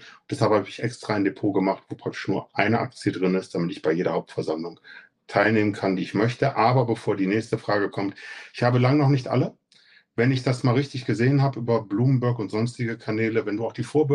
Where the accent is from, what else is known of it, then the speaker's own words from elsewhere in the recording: Baumberg, North Rhine-Westphalia, Germany; Ich komme aus Baumberg und da findet man die Sachen dann auch da in aller Ruhe.